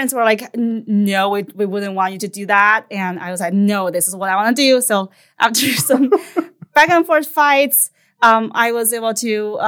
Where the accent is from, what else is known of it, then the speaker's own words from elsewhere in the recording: China; moved away as an adult; so I'm from China. I was born and raised in China until I was 19 years old.